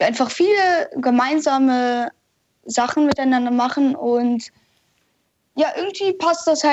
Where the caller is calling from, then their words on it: Munich, Bavaria, Germany; also born or lived in Hamburg; Wir sind jetzt vor ein paar Monaten nämlich umgezogen aus Hamburg.